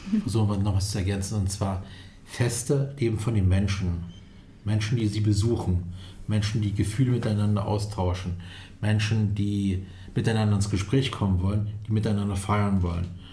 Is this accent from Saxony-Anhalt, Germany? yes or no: yes; Saxony-Anhalt, Germany; Ich komme zum Beispiel auch aus Sachsen-Anhalt, von daher bin ich auch ein kleiner Migrant.